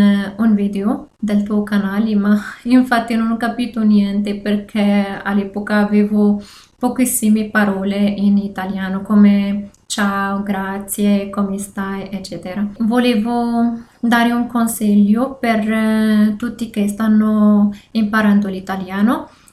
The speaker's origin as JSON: {"language": "Italian", "country": "Morocco", "second_language": "Italian", "moved": "yes", "lives_now": "Asti, Italy", "said": "sono marocchina. Adesso sono qua in Italia da 6 mesi e qualche giorno. Abito ad Asti e studio al Politecnico di Torino."}